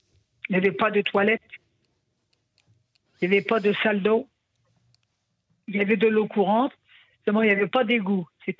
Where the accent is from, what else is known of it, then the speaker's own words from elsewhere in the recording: Paris, Île-de-France, France; born there; je suis née à Paris de parents polonais, des réfugiés polonais qui sont venus s'installer à Paris pour essayer d'améliorer leur niveau de vie.